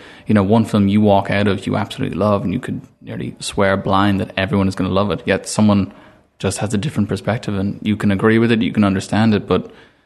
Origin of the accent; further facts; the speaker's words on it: Ireland; being an Irish person